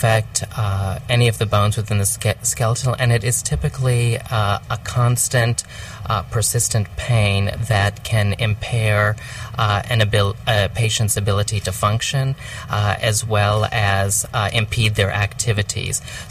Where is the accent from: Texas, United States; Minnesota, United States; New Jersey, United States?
Texas, United States; I'm with Texas Oncology in Fort Worth. I grew up here in Texas and have been in practice for the past 14 years.